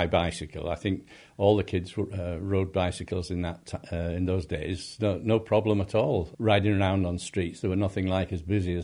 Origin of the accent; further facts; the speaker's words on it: Leeds, Yorkshire and the Humber, United Kingdom; born there; I was born in Belle Isle in Leeds.